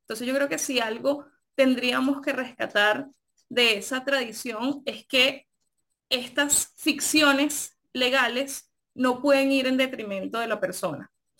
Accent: Venezuela; born there; yo soy venezolana porque nací en Venezuela

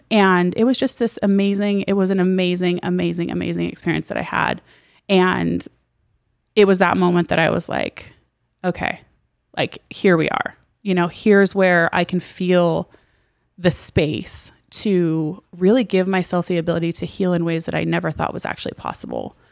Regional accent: Nevada, United States; So I was raised in Nevada. I was raised by my dad until when he passed away when I was almost 16 years old. I lived in Nevada, and then my mom lived in California.

